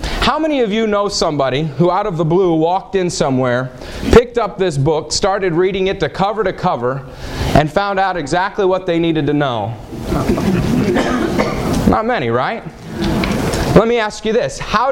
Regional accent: Dayton, Ohio, United States; I'm from the Dayton, Ohio area

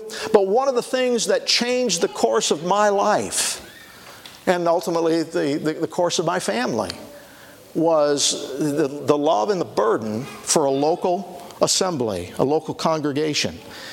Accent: Genoa City, Wisconsin, United States; I grew up in a Grace Church, born and raised in Genoa City and part of that ministry there.

